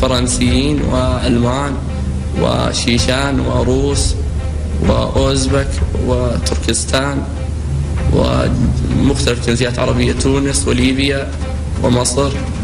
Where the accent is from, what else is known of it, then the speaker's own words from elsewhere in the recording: Saudi Arabia; من السعودية، ووالدي يشتغل في التجارة